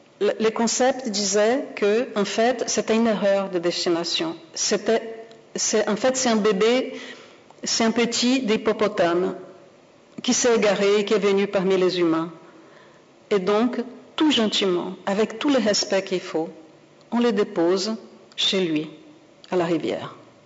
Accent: Brazil; moved away as an adult; je suis née au Brésil, j'ai vécu pendant 22 ans au Brésil, donc j'ai connu du dedans un peu les choses.

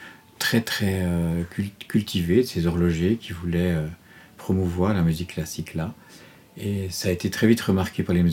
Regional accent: La Chaux-de-Fonds, Neuchâtel, Switzerland; je suis revenu presque à la course dans ma ville natale, parce que là, il y a à La Chaux-de-Fonds, il y a une salle de musique

